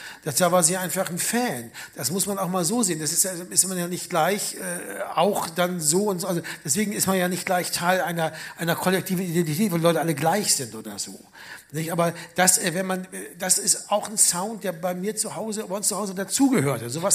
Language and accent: German; Bremen, Germany; Aus Bremen-Sebersbrück, aus Bremen-Ost. Also quasi so, da kann man eine tote Katze rüberwerfen von dem, wo ich aufgewachsen bin und dem, wo er aufgewachsen ist.